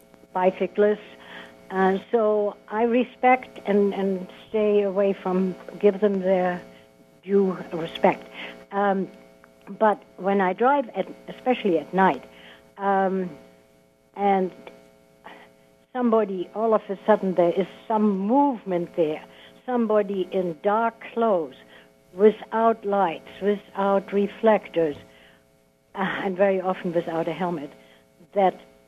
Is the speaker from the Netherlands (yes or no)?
yes; Netherlands; now in United States; I grew up in the Netherlands, and I have great respect for bicyclists.